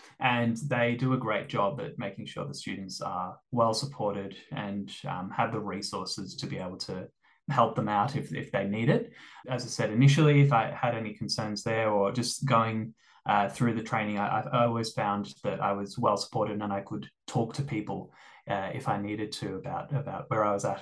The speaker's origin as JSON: {"language": "English", "town": "Melbourne", "region": "Victoria", "country": "Australia", "tie": "born or raised there", "said": "So I'm originally from Melbourne, southeast Melbourne, and I grew up there."}